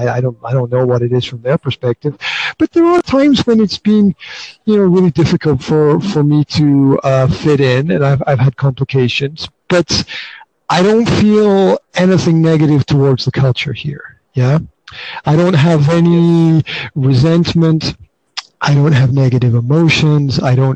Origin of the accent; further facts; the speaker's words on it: Scotland, United Kingdom; now in Slovakia; Now, my background is that I'm Scottish. I was brought up in Scotland, okay? Now, as a Scottish person living in Slovakia, I have lived here for 19 years.